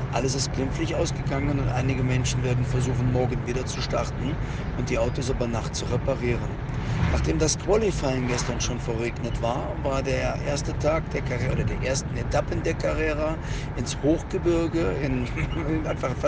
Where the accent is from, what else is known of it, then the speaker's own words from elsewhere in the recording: Rhineland, Germany; accent: Rhenish; Ich mit meinem rheinischen Dialekt